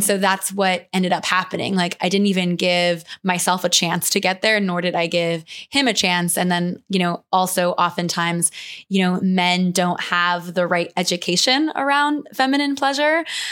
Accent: Midwest, United States; I was raised in the Midwest where my sex education was incredibly fear-based and not entirely honest and shame-inducing.

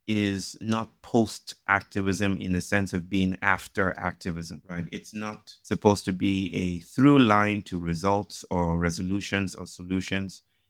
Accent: Nigeria; Well, I grew up in Nigeria

